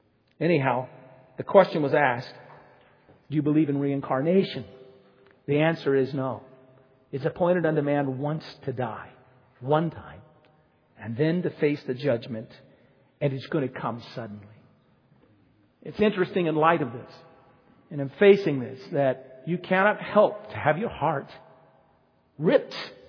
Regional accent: United States; So it said … I'm from the United States. I'm married. I have 5 children

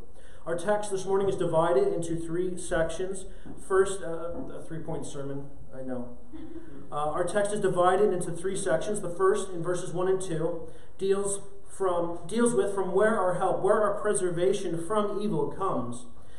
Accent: Southwest, United States; Growing up in the American Southwest, it becomes sort of part of your everyday experience to wake up, look out your window, and you see mountains in the distance.

